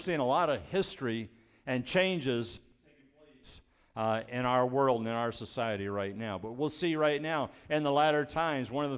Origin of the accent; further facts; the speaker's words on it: Mansfield, Ohio, United States; when I was growing up in Mansfield, Ohio, in school, we said the Pledge of Allegiance